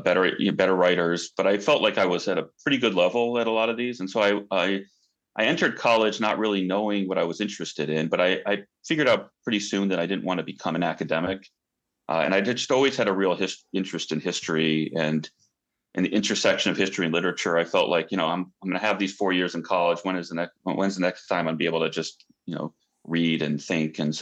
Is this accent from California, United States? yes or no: yes; San Francisco, California, United States; I think growing up in San Francisco, you tend to look west a lot and over the ocean as much as east, and, you know, Asia felt closer than Europe in many ways.